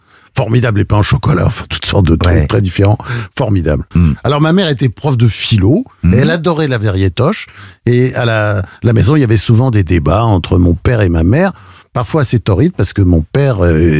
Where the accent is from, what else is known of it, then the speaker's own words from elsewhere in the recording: France; first language English; French is a second language; also born or lived in United States; je suis arrivé ici, j'ai débarqué en France à l'âge de entre 3 et 4 ans. Ma langue maternelle, c'était l'anglais. mais je suis, ma mère était normande et je suis français, quoi.